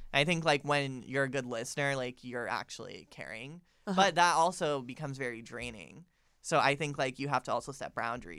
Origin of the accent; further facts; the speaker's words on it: Florida, United States; I'm literally from Florida, so.